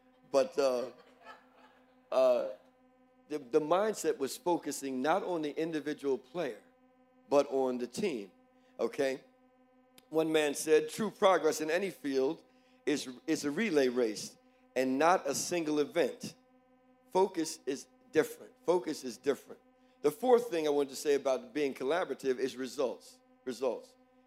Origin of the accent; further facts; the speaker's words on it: New Jersey, United States; and I'm from the East Coast and from New Jersey and New York area